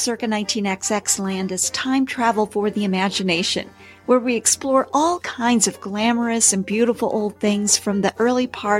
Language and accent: English; Kansas City, United States; I decided I'm going to work in Kansas City. That's my hometown.